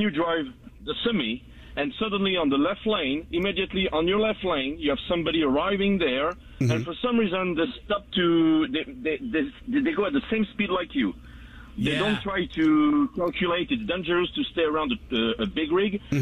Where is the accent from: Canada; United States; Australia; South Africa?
Canada; I'm from Canada, but I haul often to L.A.